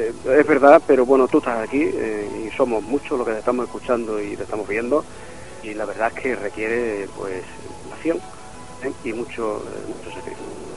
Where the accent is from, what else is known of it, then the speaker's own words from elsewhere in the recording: Nerva, Andalusia, Spain; y hablo por mi pueblo, yo hablo por Nerva, pues prácticamente en la mayoría de la gente de nuestro pueblo.